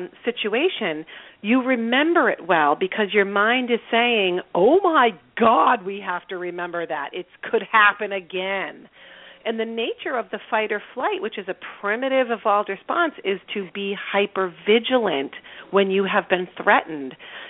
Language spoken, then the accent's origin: English; Boston, Massachusetts, United States; I'm from Boston, and that makes it easier for my whole team.